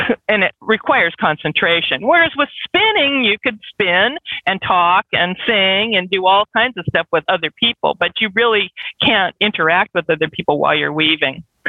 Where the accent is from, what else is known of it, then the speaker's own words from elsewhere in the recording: California, United States; I was raised in California, so in Northern California